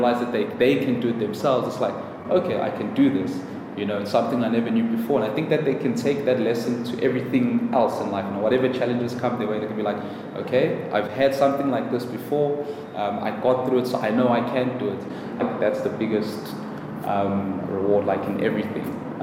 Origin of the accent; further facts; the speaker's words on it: Johannesburg, Gauteng, South Africa; because I'm from Troyville, I cannot do this or that.